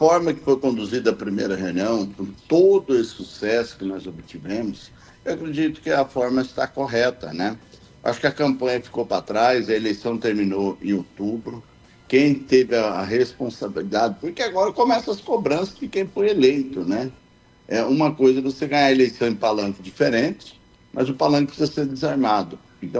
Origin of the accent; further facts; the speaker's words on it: Vila Bela, Mato Grosso, Brazil; Sou de Vila Bela, fui de lá